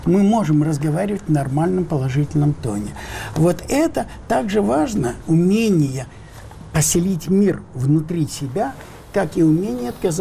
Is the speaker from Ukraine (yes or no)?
yes; Ukraine; born there; first language Ukrainian; Russian is a second language; Кстати, мы все трое украинцы, по большому счету. Я ведь и родился на Украине, и первый мой язык украинский, и идентичность моя никак с Россией не связана.